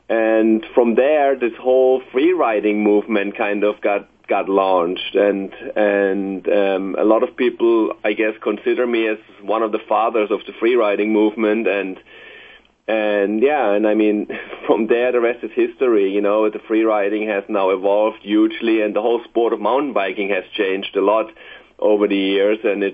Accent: Germany; English is a second language; now in Laguna Beach, United States; I live in Laguna Beach, California. I was born and raised in Germany, even though I'm Swiss and American nationality.

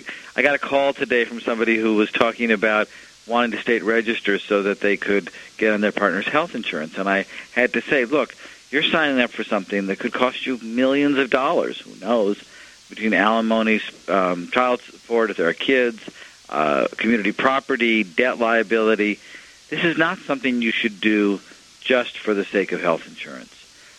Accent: Minnesota, United States; Well, this I'm very fond of because it's my home state.

